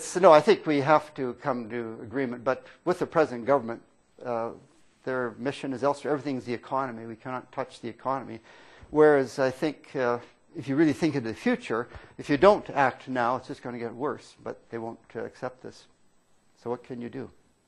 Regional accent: Alberta, Canada; I grew up in Alberta.

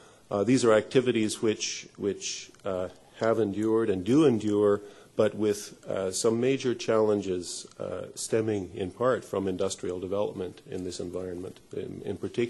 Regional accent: Saskatchewan, Canada; and I'm from Saskatchewan, so for me the 49th parallel was the border with the United States

